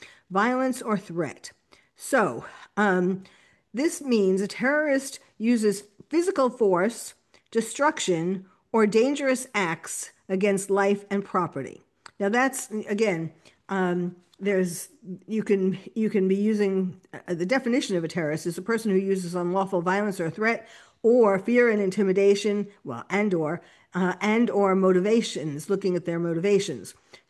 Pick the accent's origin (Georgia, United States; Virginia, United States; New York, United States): New York, United States; New York City; And I was born and bred in New York City, which is why I decided to become the terrorist therapist when 9/11 happened.